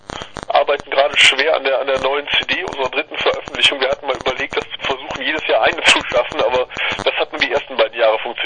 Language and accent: German; Leverkusen, North Rhine-Westphalia, Germany; Wir sind großräumig Leverkusen, kann man sagen. Wir verteilen uns auf Köln, Düsseldorf, Leverkusen, den Bereich. Deswegen haben wir keine so richtige Heimstadt